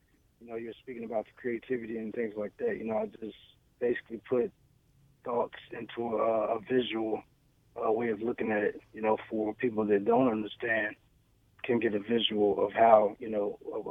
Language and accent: English; Shelby, North Carolina, United States; It's gonna be a documentary about my hometown, Shelby, North Carolina.